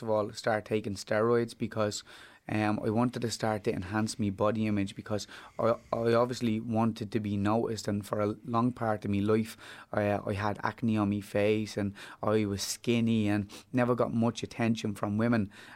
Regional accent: Dublin, Leinster, Ireland; I am from Fatima Mansions, yeah.

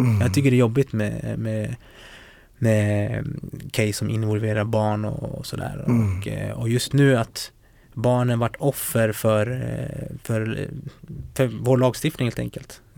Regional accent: Fittja, Stockholm County, Sweden; Jag är uppväxt i Fittja, det var liksom mångkulturellt center.

